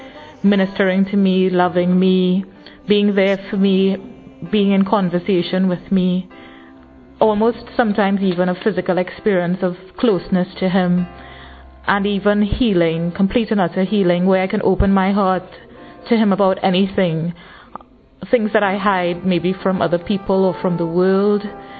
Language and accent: English; Trinidad & Tobago; I'm in my early 30s and I'm from Trinidad.